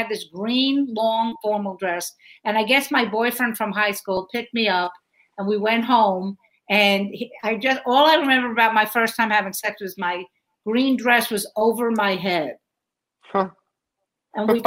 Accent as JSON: {"language": "English", "town": "Brooklyn", "region": "New York", "country": "United States", "said": "I'm from Brooklyn. What can I tell you?"}